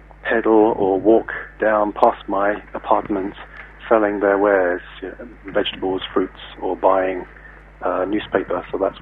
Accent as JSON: {"language": "English", "region": "London", "country": "United Kingdom", "tie": "born or raised there", "said": "I was born in London, and I grew up in London, and everything is very familiar."}